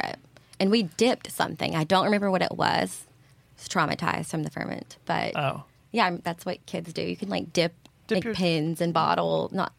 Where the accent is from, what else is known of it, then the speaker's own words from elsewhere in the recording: Kentucky, United States; I'm from Kentucky.